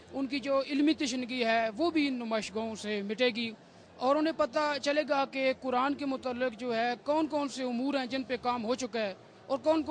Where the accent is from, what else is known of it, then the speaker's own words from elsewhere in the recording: Pakistan; now in Qom, Iran; میں پاکستان سے قم میں علم دین حاصل کرنے کے لیے آیا ہوں.